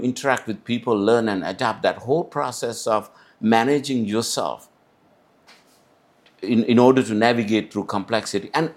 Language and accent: English; Sri Lanka; moved away as an adult; also born or lived in Singapore / Hong Kong / Switzerland; now in China; And I was born and raised in Sri Lanka, and I started my early career in Singapore, then from US, Hong Kong, Switzerland, and past 10 years in China.